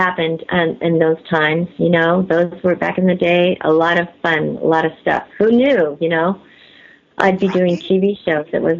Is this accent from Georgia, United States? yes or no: no; California, United States; Just a typical California girl like the … sang about.